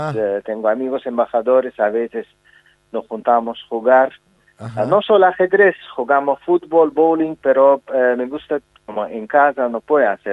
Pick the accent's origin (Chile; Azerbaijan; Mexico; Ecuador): Azerbaijan; Spanish is a second language; Este año es año de Shusha en mi país. Shusha es una capital cultural de Azerbaiyán